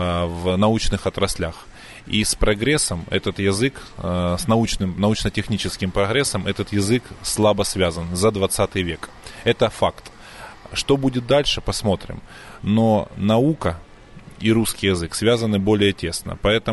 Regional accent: Donetsk, Donetsk Oblast, Ukraine; Я коренной дончанин, родился в Донецке, люблю свой город и хочу здесь прожить свою жизнь и здесь умереть, в Донецке.

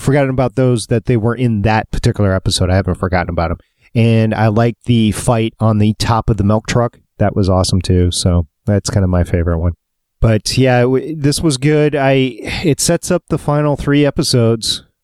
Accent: New York, United States; born there; Yeah, I was born in New York.

